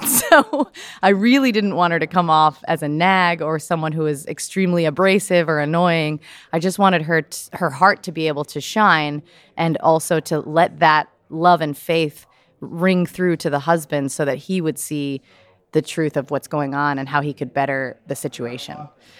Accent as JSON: {"language": "English", "town": "Manchester", "region": "New Hampshire", "country": "United States", "tie": "born or raised there", "said": "And I auditioned and got into a production in Manchester, New Hampshire, where I was growing up."}